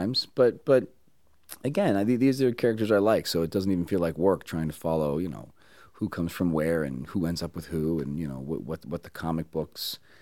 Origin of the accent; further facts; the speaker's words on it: Boston, Massachusetts, United States; I grew up in Boston, so I'd always done like little local, you know, commercials and little silly things just like that game.